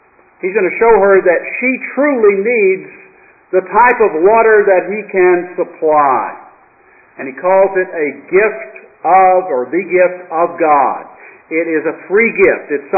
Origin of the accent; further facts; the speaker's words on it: Tennessee, United States; accent: hillbilly; also born or lived in France; I have been told that I have a slight accent. I grew up in East Tennessee, and I still sound like it. I'm a hillbilly.